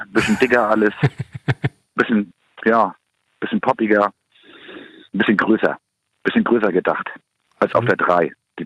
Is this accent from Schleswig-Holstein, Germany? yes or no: yes; Kiel, Schleswig-Holstein, Germany; Und ich komme aus Kiel, ist klar.